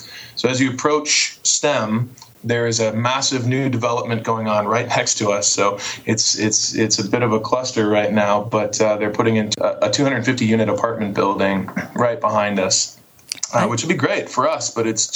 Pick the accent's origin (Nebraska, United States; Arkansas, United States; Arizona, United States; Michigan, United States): Michigan, United States; we bring apples in from Michigan, which is where I'm from, and actually my business partner is from as well